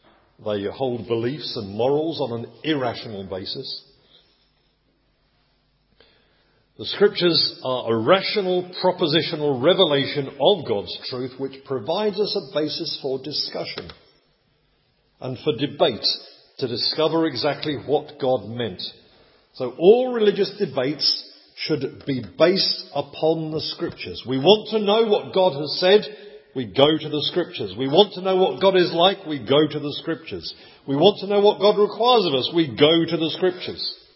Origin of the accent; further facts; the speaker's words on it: England, United Kingdom; I'm English, therefore I must be a Christian.